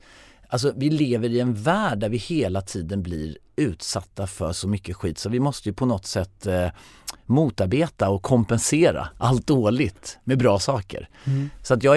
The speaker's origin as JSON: {"language": "Swedish", "town": "Karlshamn", "region": "Blekinge", "country": "Sweden", "tie": "born or raised there", "said": "Där är jag uppvuxen på en bondgård i en sån här Astrid Lindgren-värld med 3 systrar och grisar och får och en get."}